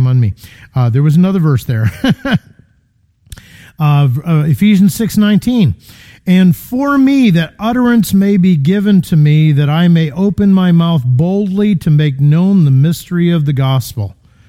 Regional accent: Connecticut, United States; Okay, I'm from Connecticut, but I learned this in studying Greek, that y'all is a legitimate biblical term.

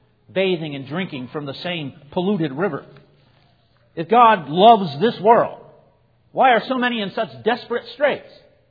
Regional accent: Baltimore, Maryland, United States; born there; I was born in Baltimore in the city. I think it was called Memorial Hospital. Is that still there?

